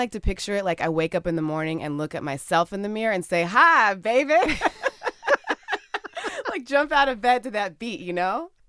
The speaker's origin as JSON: {"language": "English", "region": "California", "country": "United States", "tie": "born or raised there", "said": "A lot of the music that's close to my heart is the Bay Area music that I listened to when I was growing up in the 90s."}